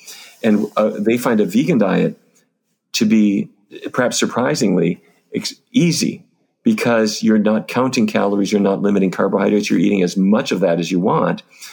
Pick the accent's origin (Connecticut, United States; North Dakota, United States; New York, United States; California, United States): North Dakota, United States; now in Washington, United States; I have to say, I grew up in North Dakota, and the diet there consisted of roast beef, baked potatoes, and corn just about every single day.